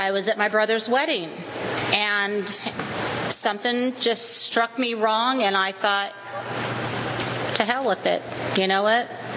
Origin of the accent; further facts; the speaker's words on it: Visalia, California, United States; I'm here from Visalia.